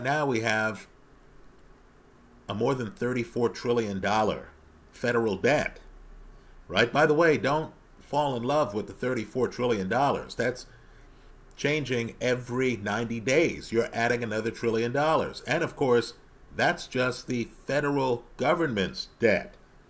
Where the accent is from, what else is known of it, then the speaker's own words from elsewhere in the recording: New York City, New York, United States; I was raised in New York City. I used to hang out a little bit in Brooklyn. I had some friends who lived in Brooklyn.